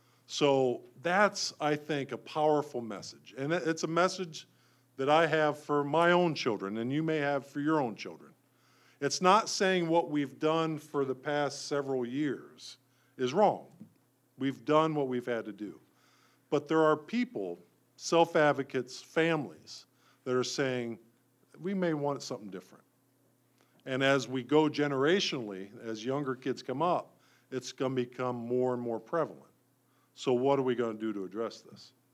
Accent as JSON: {"language": "English", "region": "Ohio", "country": "United States", "said": "I'm from Ohio, right? I said that already."}